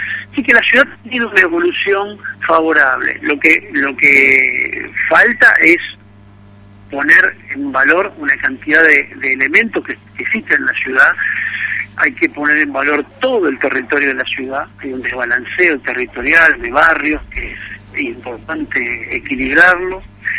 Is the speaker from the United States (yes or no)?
no; Rosario, Santa Fe, Argentina; Mira, pues vos sabés que yo soy de Rosario, así que conozco la ciudad.